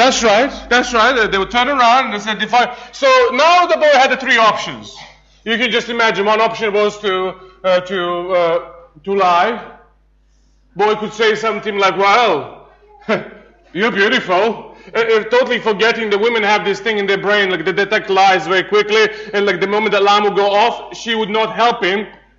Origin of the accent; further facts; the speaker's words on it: Serbia; And I'm a Serbian. I'm from Serbia.